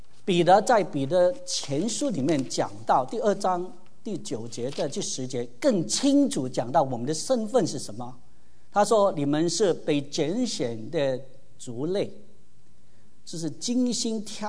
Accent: Hong Kong; 我们从香港来比简单，如果你是香港来，大家都是知道香港。

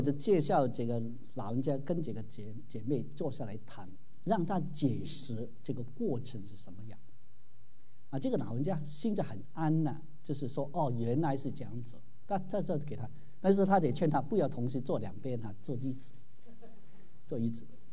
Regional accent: Guangdong, China; 我们广东人呢，有一句话说。牙痛啊，惨过大病啊！

